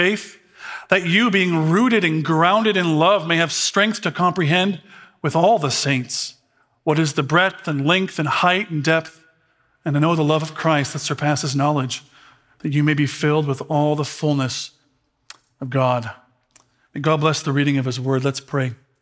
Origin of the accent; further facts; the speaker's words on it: Chicago, Illinois, United States; Set in my hometown of Chicago.